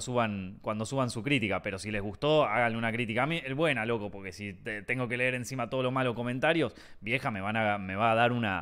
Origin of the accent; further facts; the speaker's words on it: Argentina; Ya tenía muchas ganas de volver, tenía muchas ganas de estar en mi país, que yo sé que muchos lo bardean y todo, pero a mí siempre me gustó Argentina, siempre me gustó vivir acá